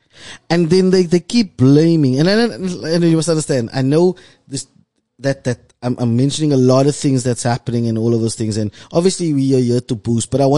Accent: Cape Town, Western Cape, South Africa; I'm from Mitchell's Plain, there's poverty around me, there's drugs around me.

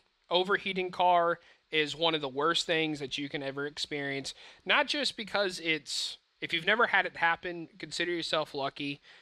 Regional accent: Georgia, United States; San Antonio, I wouldn't say is, like where we grew up in Georgia, it wasn't as like swampy and super high humidity like that, but it is really hot.

